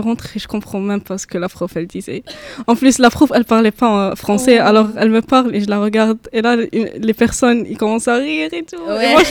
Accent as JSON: {"language": "French", "country": "Algeria", "said": "Moi, c'était le contraire en fait, parce que en Algérie, la deuxième langue qu'on apprend"}